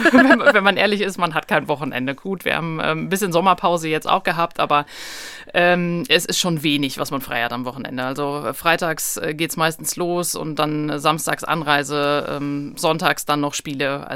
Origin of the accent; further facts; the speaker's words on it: North Rhine-Westphalia, Germany; Ich liebe meine Heimat, das Sauerland, die Ruhe, den Wald, das Bergige, was wir hier haben. Mhm. Meine Familie, meine Freunde. Ich bin hier groß geworden, geboren. Ich will hier nicht weg.